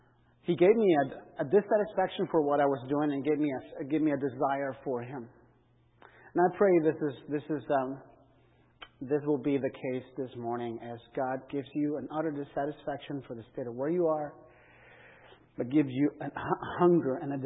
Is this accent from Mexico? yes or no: yes; Mexico; now in Austin, United States; And that's very much like my hometown in Mexico itself.